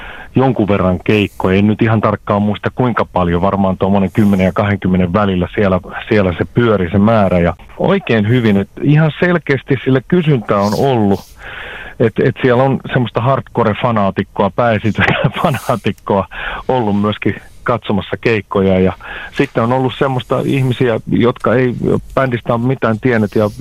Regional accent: Hamina, Kymenlaakso, Finland; myös mun kotipuolessa Haminassa

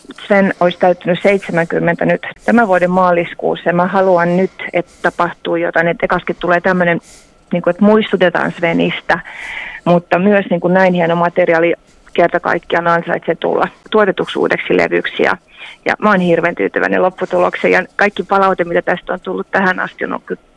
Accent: Turku, Southwest Finland, Finland; Mä menin täällä Turussa, mä oon turkulainen.

